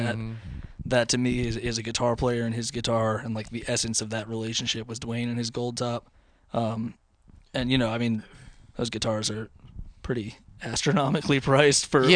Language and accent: English; Florida, United States; moved away; And it seems like everybody loves the … up here, because I'm from South Florida